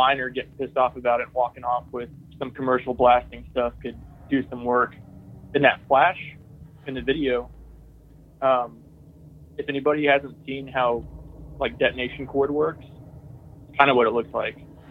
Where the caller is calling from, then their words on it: Texas, United States; from Texas.